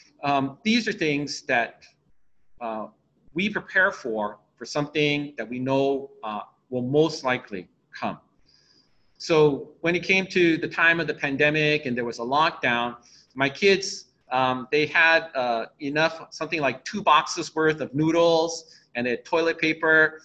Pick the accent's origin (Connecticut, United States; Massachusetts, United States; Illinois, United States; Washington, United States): Washington, United States; Seattle; I spent most of my time growing up in Seattle.